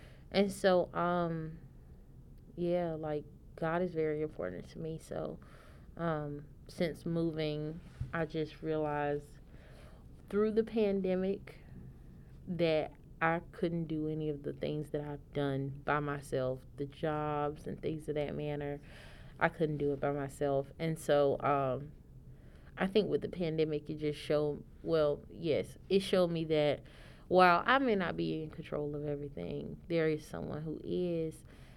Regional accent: North Carolina, United States; Like, we're an hour from Elizabeth City. Okay. And, you know, Elizabeth City is more coastal. But we have a river that runs through Bertie. We got water.

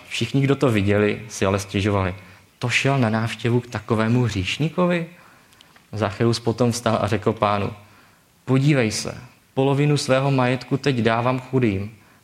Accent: Moravian-Silesian Region, Czechia; now in Hradec Králové, Czechia; já pocházím z prostředí, pocházím ze Slezska. A před 10 lety, když jsem tam ještě bydlel a pak jsem opouštěl tenhle ten region, abych začal tady školu a pak tady zůstal bydlet

